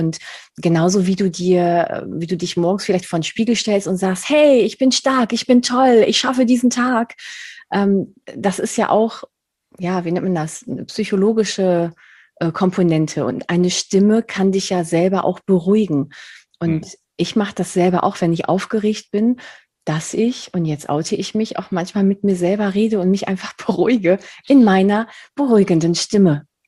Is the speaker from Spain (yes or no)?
yes; Spain; German is a second language; now in Germany; Ich bin Spanierin, also ich kann definitiv nicht Berlinerisch irgendwie, aber trotzdem nehme ich es an.